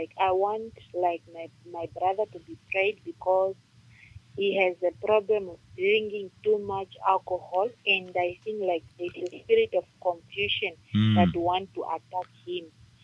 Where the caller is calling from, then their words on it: Onipa, Namibia; I'm calling from Onipa.